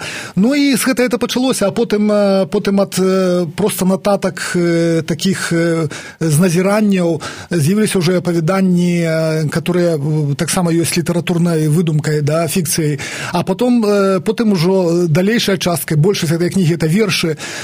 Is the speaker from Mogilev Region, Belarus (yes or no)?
no; Meskavichy, Brest Region, Belarus; first language Polesian; я нарадзіўся ў Пінску, але выхоўвалі мяне да 7 гадоў, да школы, дзядуля з бабуляй у вёсцы пад Пінскам, якая завецца Мескавіча, это 12 кіламетраў ад горада. І я там у іх вось да школы гадаваўся, і справа ў тым, што я гаварыў там выключна па-палеску.